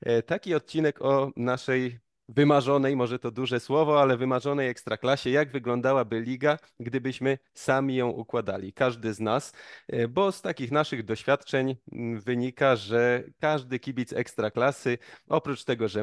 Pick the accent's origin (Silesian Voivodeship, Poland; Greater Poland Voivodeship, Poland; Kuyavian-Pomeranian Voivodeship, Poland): Silesian Voivodeship, Poland; Mazańcowice; LKS Mazańcowice, bo lubię, bo kiedyś tam grałem i jest z mojej rodzinnej miejscowości